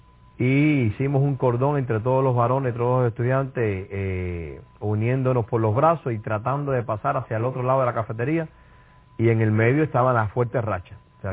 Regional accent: Cuba; yo soy cubano y venezolano, porque no tengo diferencias. Para mí Cuba y Venezuela es la misma patria

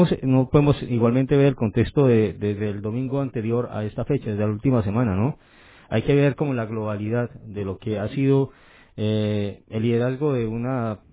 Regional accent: Colombia; lo recibo como colombiano y lo recibo como miembro igualmente del Movimiento Nacional de Víctimas de Crímenes de Estado, pero ante todo como ciudadano colombiano

